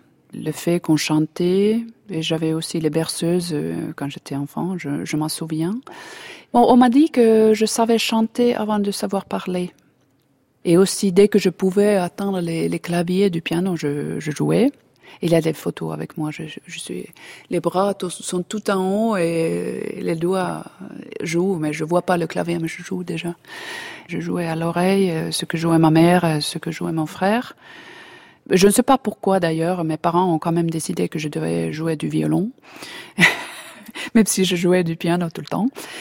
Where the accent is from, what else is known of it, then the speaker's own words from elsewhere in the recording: Helsinki, Uusimaa, Finland; finlandaise. Je suis née à Helsinki il y a 50 ans et je suis chef d'orchestre.